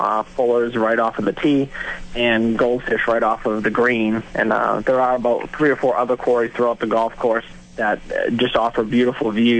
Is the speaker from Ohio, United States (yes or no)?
no; Brighton, Massachusetts, United States; I'm local from Brighton my whole life